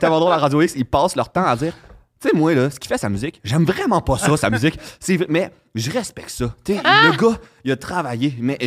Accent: Saint-Jérôme, Quebec, Canada; mais en plus, je viens de Saint-Jérôme, là, je devrais en avoir.

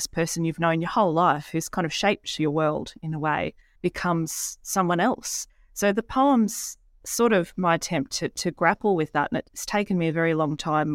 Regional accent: Gold Coast, Queensland, Australia; I grew up on the Gold Coast, but my dad was English and a huge reader.

